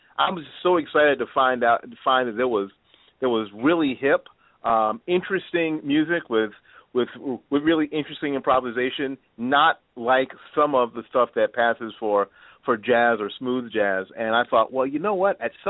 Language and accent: English; Newark, New Jersey, United States; born there; Because I was born in the wonderful garden city of Newark.